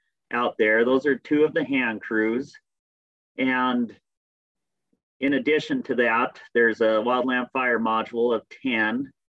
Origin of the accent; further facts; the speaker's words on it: Idaho, United States; I started my career in 1994 on the Bonners Ferry Ranger District, and I grew up in North Idaho, mostly in the Silver Valley area.